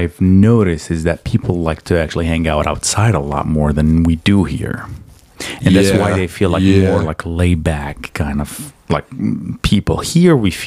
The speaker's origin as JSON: {"language": "English", "country": "Morocco", "said": "I'm from Morocco, dude."}